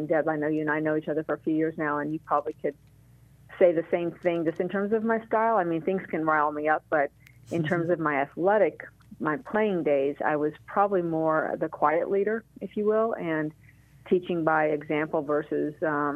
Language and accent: English; St. Louis, Missouri, United States; And grew up in a family where we all loved sports, and of course, growing up in the St. Louis area, we had at the time our baseball Cardinals, our football Cardinals, and as well our St. Louis Blues hockey team.